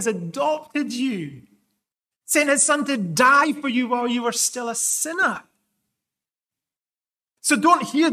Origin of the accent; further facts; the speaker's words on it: Callander, Scotland, United Kingdom; also born or lived in Glasgow; growing up in Scotland, I was born in Glasgow, then we moved to this little place called Callander, where my dad was a minister.